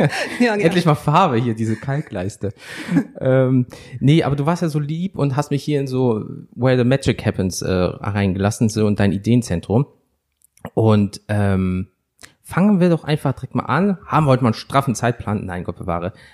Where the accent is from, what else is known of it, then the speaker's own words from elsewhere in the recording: Wuppertal, North Rhine-Westphalia, Germany; Heute sind wir in Wuppertal, meiner Heimat